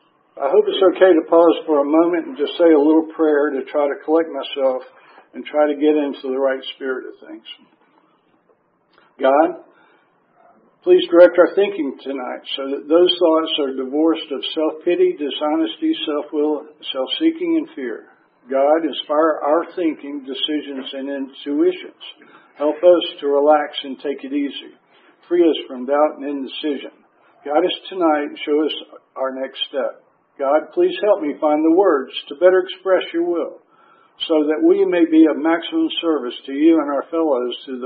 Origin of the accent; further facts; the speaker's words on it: Deep South, United States; also born or lived in Bourne, Massachusetts / Daegu, Korea; You know, I was born in Bourne. Most of my life, I was raised in the Deep South, but being in an Air Force family, we traveled all over America from my beginning.